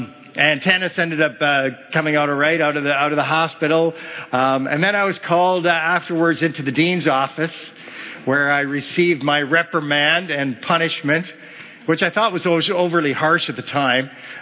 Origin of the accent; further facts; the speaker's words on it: Ontario, Canada; since she was from BC and I was from Ontario